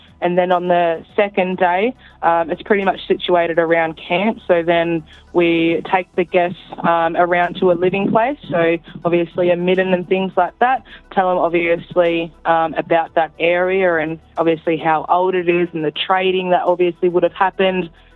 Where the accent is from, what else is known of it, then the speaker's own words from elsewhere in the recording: Cape Barren Island, Tasmania, Australia; I was born and raised over in Cape Barron Island as well, so I obviously had a little bit of influence of understanding my culture and things like that with my nan